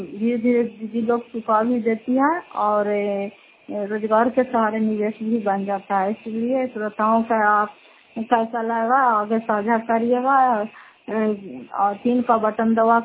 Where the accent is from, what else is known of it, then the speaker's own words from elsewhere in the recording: Fatehpur, Bihar, India; घर फतेहपुर पंचायत मकरौता जिला नालंदा, सराय कचरा ब्लॉक के निवासी हूँ।